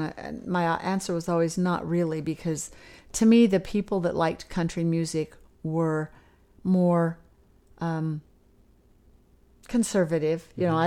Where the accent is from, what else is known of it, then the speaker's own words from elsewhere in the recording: Oregon, United States; even though I grew up in Oregon, and Oregon is absolutely beautiful